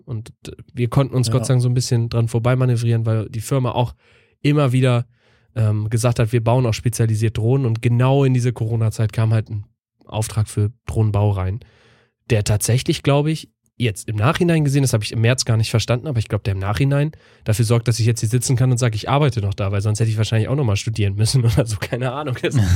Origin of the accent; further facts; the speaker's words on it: Northern Germany, Germany; Deshalb finde ich es eigentlich auch als Norddeutscher so angenehm.